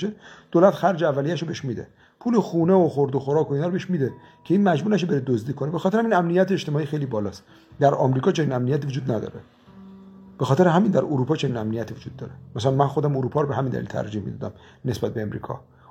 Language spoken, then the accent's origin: Persian; Iran; ما به جرم اینکه ایرانی هستیم، یعنی ما تو ایران به دنیا اومدیم،